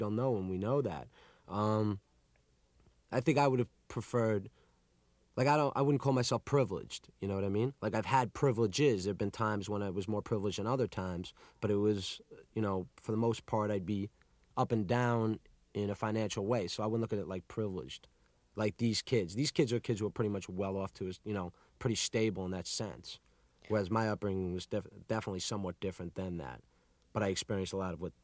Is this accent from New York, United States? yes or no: yes; Baldwin, New York, United States; also born or lived in Woodmere; I grew up in Baldwin first, which is 20 minutes away from Five Towns or something. And Baldwin is a much different town. I mean, it's much more of a working class town, you know. And then I moved to Woodmere